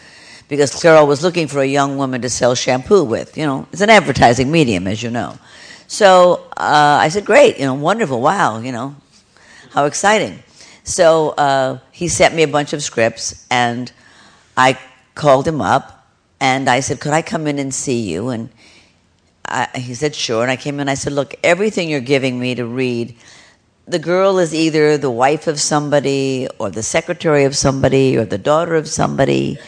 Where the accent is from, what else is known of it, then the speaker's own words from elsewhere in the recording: Beverly Hills, California, United States; I grew up in Beverly Hills, which you might as well be a shtetl